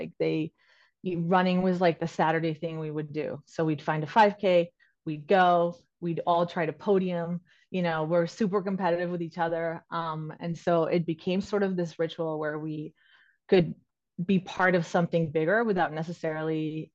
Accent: Bogotá, Bogotá Capital District, Colombia; English is a second language; I grew up in Bogota, Colombia

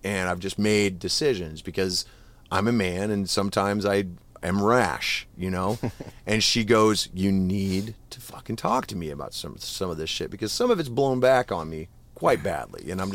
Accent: Iowa, United States; and I'm from Iowa, so I've driven fucking everything, you know?

